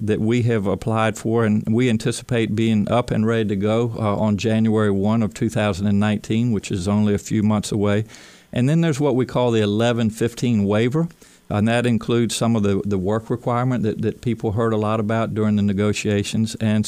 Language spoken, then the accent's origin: English; United States; But the policy of separating children from their families as an American, as a father, as a pediatrician.